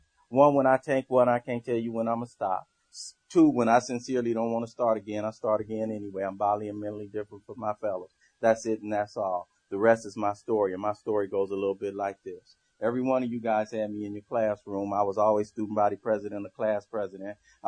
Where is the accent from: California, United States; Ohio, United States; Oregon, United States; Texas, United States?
California, United States; Los Angeles; you know, I grew up in South Central. I grew up in the heart of Watson.